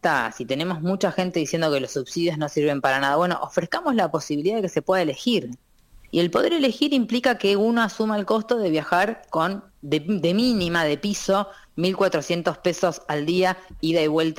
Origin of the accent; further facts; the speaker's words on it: Necochea, Buenos Aires Province, Argentina; born there; De Necochea. Es? Necochea, costa de la provincia de Buenos Aires.